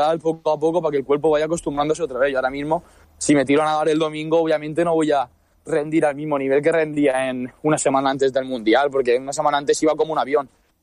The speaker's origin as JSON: {"language": "Spanish", "town": "La Nucía", "region": "Valencian Community", "country": "Spain", "lives_now": "Valencia, Spain", "said": "yo soy de la Nucía, pero entro en un club de Benidorm."}